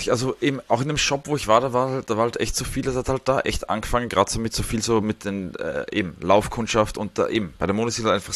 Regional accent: Salzburg, Austria; now in Vienna, Austria; Und dann kommst du nach Wien plötzlich, ich komme aus Salzburg

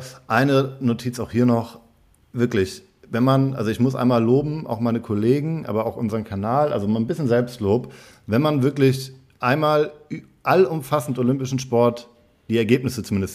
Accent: Schleswig-Holstein, Germany; da ist deutscher Vizemeister jemand von Blau-Weiß Neumünster geworden. So kommt bei mir um die Ecke, wo ich herkomme.

